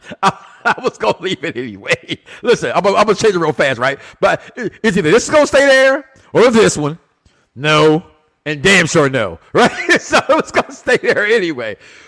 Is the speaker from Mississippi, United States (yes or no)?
yes; Pascagoula, Mississippi, United States; I'm often from Pascagoula, Mississippi.